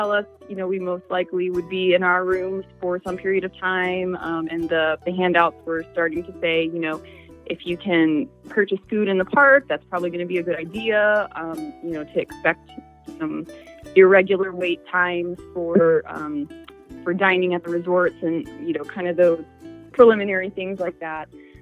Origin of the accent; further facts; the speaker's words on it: Louisiana, United States; Well, I'm from Louisiana originally, so I've been through, you know, quite a few hurricanes.